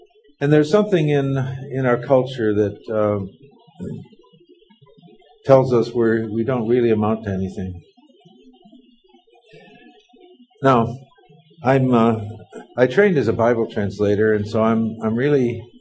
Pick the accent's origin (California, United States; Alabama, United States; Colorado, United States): California, United States; Los Angeles; We're from Los Angeles, and we're more likely to see a streetlight than the moon.